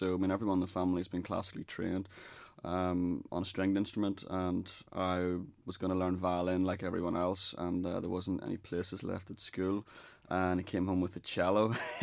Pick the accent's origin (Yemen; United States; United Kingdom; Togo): United Kingdom; Northern Ireland; from the island of Ireland. I'm from Northern Ireland. I have a British passport